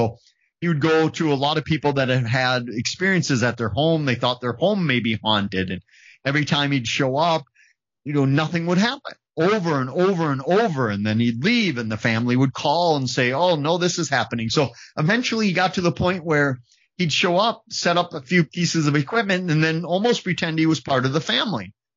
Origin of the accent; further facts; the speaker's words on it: Wisconsin, United States; And I can tell you, growing up in Wisconsin, I've had a few nights